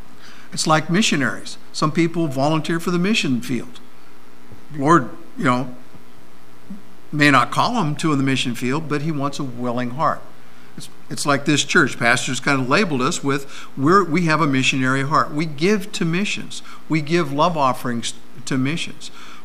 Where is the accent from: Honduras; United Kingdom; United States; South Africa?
United Kingdom; Scotland; You know, I'm Scottish. You know, I open my wallet and it squeaks.